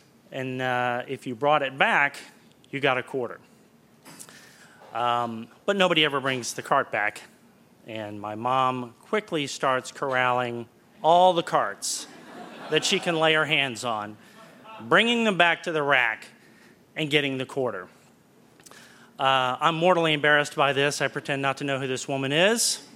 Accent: West Virginia, United States; We're just coming from West Virginia. We don't know about your big city ways.

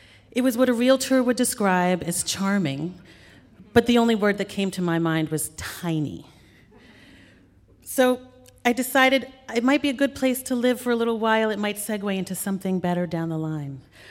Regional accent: New York City, New York, United States; My brother and I grew up here in New York, and we had spent countless days on summer days, actually, on what we would call Tar Beach.

